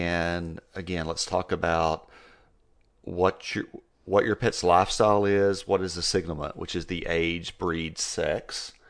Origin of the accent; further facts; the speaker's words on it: Texas, United States; I mean, I'm from Texas.